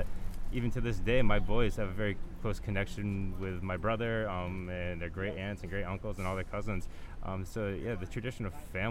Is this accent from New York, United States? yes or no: yes; New York, United States; I grew up in New York State, which you tend to think is a very, very liberal state.